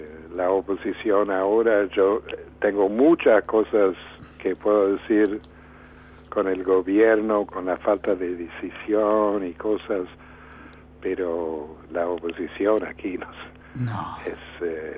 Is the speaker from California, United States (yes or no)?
no; New York, United States; Yo, nací en New York, en el Bronx, y crecí allí, y en aquel momento, en los 60s, 70s, 80s